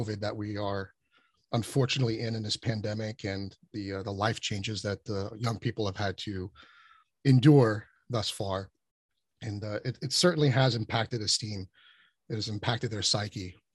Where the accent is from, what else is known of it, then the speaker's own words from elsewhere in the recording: Richfield Park, New Jersey, United States; I started as a volunteer firefighter in my hometown of Richfield Park, New Jersey, where I cut my teeth